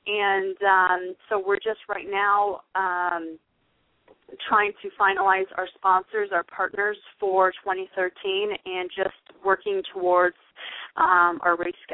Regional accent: Ontario, Canada; now in United States; I grew up right outside of Toronto, and we, the family, had a cottage up north

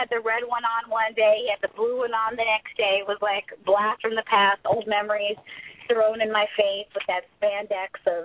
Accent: Texas, United States; Like, I'm from Texas, so you know that was like my kind of place.

